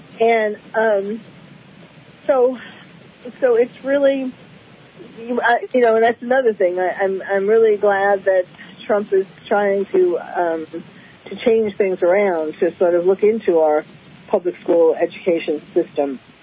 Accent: New York, United States; now in California, United States; I mean, I was born and bred in New York, and I went to a temple school from the time that I was, I don't know, five or something.

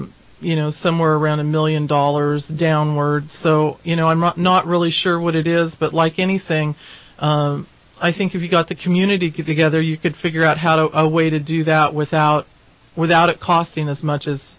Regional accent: United States; I was raised in Trinity County, coming down to see Carlos Montoya, the classical guitarist.

